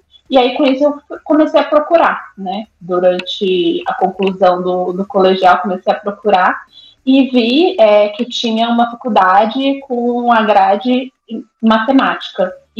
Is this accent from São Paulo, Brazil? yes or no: yes; São Paulo, Brazil; Eu venho da periferia de São Paulo, então também não tinha recursos